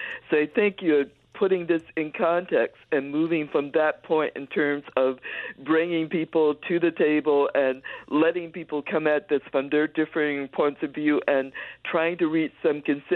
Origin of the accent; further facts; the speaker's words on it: the South, United States; born there; I'm a Southerner by birth